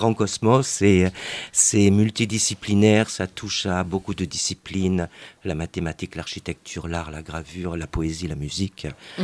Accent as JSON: {"language": "French", "town": "Nérac", "region": "Nouvelle-Aquitaine", "country": "France", "tie": "born or raised there", "said": "je suis natif donc du Lot-et-Garonne, de Nérac."}